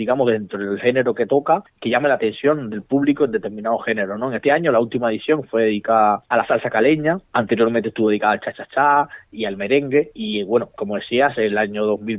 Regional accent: Ciego de Ávila, Cuba; Yo soy natal también de Ciego de Ávila

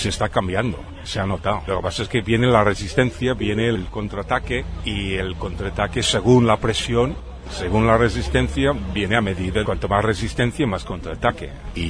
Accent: United States; now in Spain; Yo soy de Estados Unidos. Es un país que tiene sus corrupciones.

